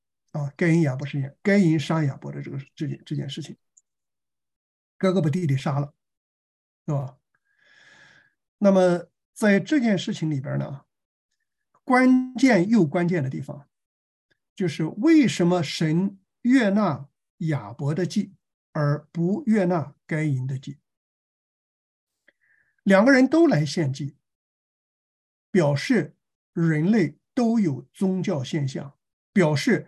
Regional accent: China; 这个我们中国人啊，这个在 几十年以前的时候，那么我们都相信无神论啊，我们相信共产主义理想，是吧？我们不相信有神。

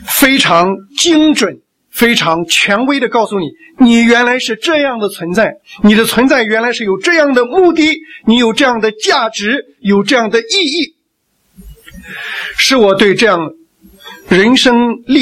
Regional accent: China; 早期的时候我只是想告诉我们中国人中国同胞

